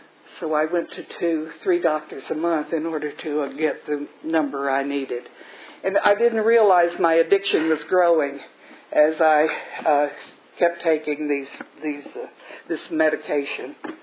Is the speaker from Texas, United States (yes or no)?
yes; Texas, United States; born there; I was born in South Texas. My mother was Southern Baptist, very devoted, very caring, devoted mother.